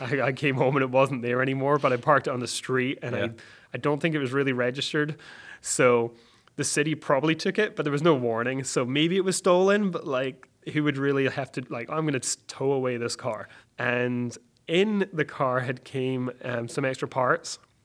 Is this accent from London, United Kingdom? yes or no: no; Scotland, United Kingdom; moved away; No, so I moved over from Britain. I am Scottish.